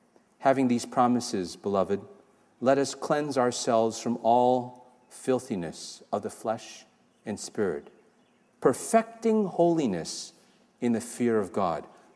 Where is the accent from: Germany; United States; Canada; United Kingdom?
Canada; Toronto, Ontario; I grew up in Toronto, Canada.